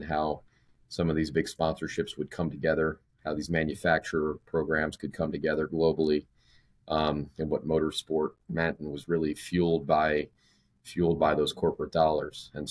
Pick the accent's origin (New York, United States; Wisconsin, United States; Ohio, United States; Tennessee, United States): New York, United States; Buffalo; also born or lived in Baltimore; I grew up in just outside of Buffalo, New York. I was born in Baltimore, but have some family still back there.